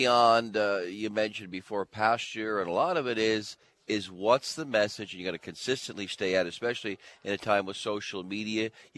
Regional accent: Nova Scotia, Canada; I grew up in Nova Scotia, Canada.

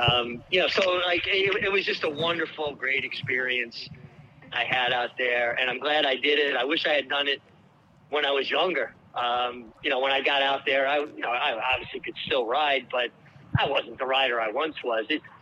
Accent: Brooklyn, New York, United States; I grew up in Brooklyn. You're going to deal with Bell Parkway traffic.

